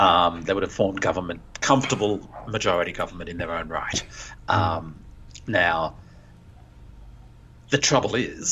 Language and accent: English; Eden, New South Wales, Australia; Several times I've hitchhiked from Sydney to Eden, my hometown, from Sydney.